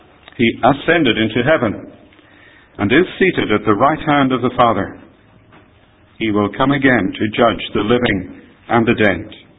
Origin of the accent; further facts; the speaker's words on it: Tasmania, Australia; I grew up in Tasmania, in Australia